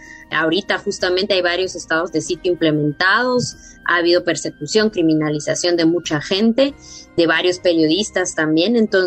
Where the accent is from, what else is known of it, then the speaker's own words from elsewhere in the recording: Guatemala; en países o el intento de país de donde yo vengo, porque para mí Guatemala es una finca